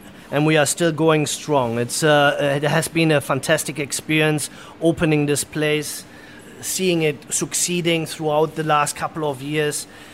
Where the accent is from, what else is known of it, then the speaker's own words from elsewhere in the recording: Germany; So I'm from Germany, and of course, I like German bread